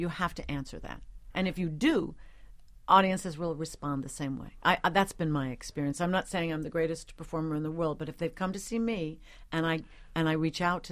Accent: New York, United States; I grew up on Long Island, steeped in music at home and at school, because the Northport school system had an extremely strong music department.

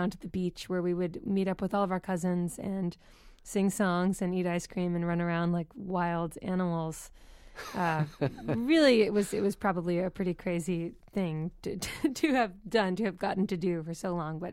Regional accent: Boston, Massachusetts, United States; I grew up in Boston and so lucky to, live in Boston.

